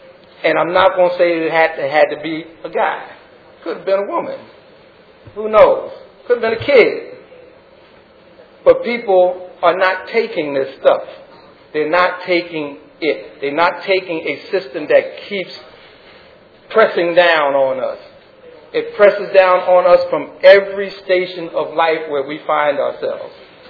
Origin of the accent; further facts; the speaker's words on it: Plainfield, New Jersey, United States; a Panther will come from Plainfield to Plainfield, my hometown, from New York.